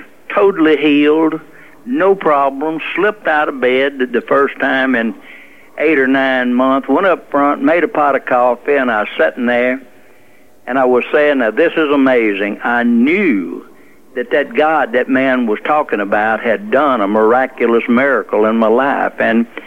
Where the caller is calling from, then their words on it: Monroe, Louisiana, United States; From Monroe, Louisiana.